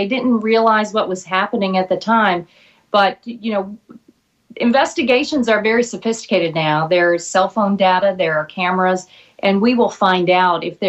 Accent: United States; It was a betrayal that I never thought I would witness as an American and as a member of Congress representing the Tampa Bay area

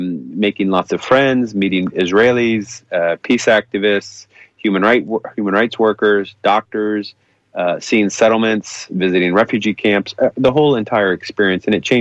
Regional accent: Kent, Ohio, United States; that awareness that I grew up with in Kent

